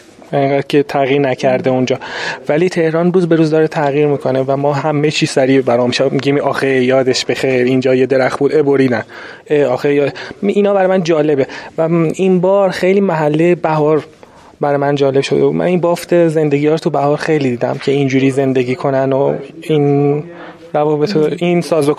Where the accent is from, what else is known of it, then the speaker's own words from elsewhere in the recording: Iran; هر چقدر شما فیلم ببینی، موزیک گوش کنی، نقاشی ببینی، باز ما ایرانیم.